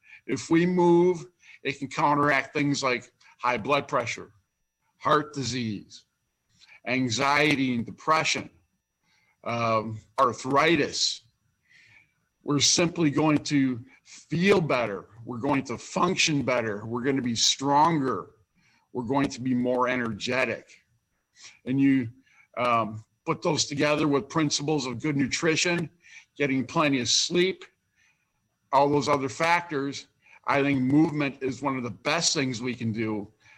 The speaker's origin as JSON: {"language": "English", "town": "Kenosha", "region": "Wisconsin", "country": "United States", "tie": "born or raised there", "also_born_or_lived": "Racine", "said": "I did. Actually, I was born in Racine and moved to Kenosha before I was 1 year old. And I was a student within the Kenosha Unified School District."}